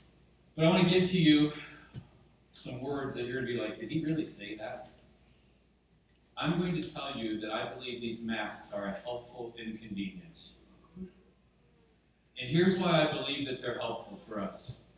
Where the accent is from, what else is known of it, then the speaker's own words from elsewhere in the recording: United States; And as an American, as a patriot, that troubles me.